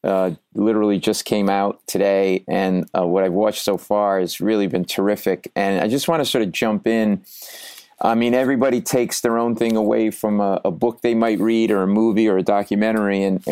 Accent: Providence, Rhode Island, United States; now in New York City, United States; I'm a Rhode Island guy, Providence, Rhode Island.

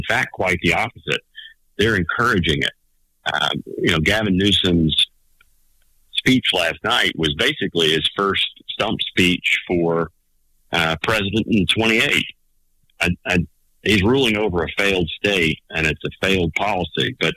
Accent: Birmingham, Alabama, United States; And you know, my hometown of Birmingham was rioting and looting downtown.

